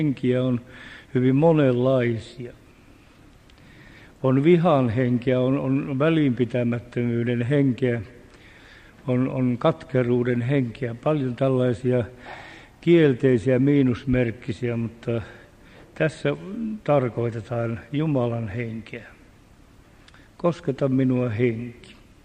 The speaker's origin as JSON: {"language": "Finnish", "town": "Uukuniemi", "region": "South Karelia", "country": "Finland", "said": "No ne ukot tiesi, että minä olen Uukuniemeltä kotosi"}